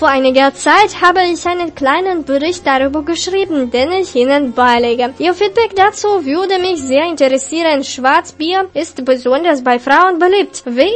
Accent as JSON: {"language": "German", "town": "Gera", "region": "Thuringia", "country": "Germany", "tie": "born or raised there", "said": "nördlich meiner Heimatstadt Gera."}